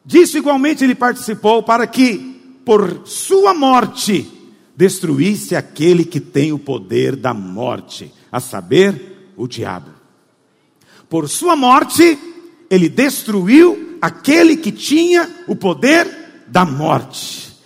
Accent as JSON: {"language": "Portuguese", "region": "Goiás", "country": "Brazil", "said": "Então, eu sei que é um assunto chato de se falar, porque, você sabe, nós somos goiano."}